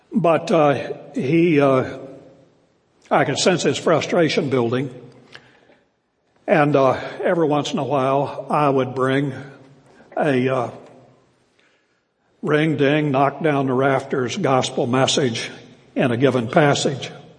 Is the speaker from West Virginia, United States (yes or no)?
yes; West Virginia, United States; I grew up with that very mentality. I grew up in West Virginia. And I grew up in an atmosphere in my first 7 years in Poca Baptist Church, that great metropolis in southern West Virginia